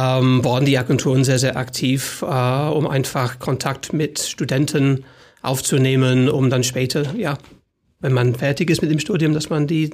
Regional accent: Birmingham, West Midlands, United Kingdom; weil ich komme an sich aus der Region Birmingham, wo meine ganze Familie und Freunde sind.

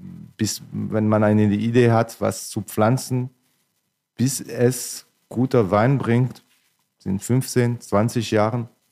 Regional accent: Grand Est, France; ich bin ursprünglich Elsässer, ich war auf dem Gymnasium in Freiburg im Breisgau.

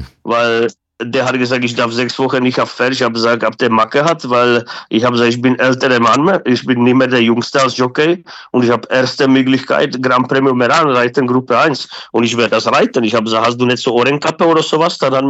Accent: Czechia; born there; German is a second language; moved away; Und ich bin geboren 72 in Tschechoslowakei, also alte Tschechoslowakei. Meine Mama ist Slowakin, Papa ist Tscheche, also halbe Familie ist da, halbe da. Also aber ich bin papiermäßig und geboren bin ich in Tschechei

